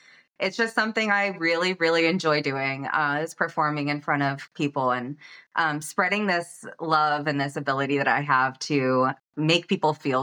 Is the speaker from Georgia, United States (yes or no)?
yes; Georgia, United States; now in Virginia, United States; My mom's side is from California. My dad's side's from Oklahoma. I grew up in Georgia, military family. And then we recently moved up to North Virginia to start new.